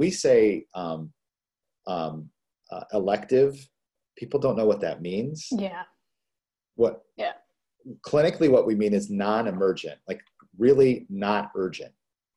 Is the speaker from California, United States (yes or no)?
yes; California, United States; I came from Southern California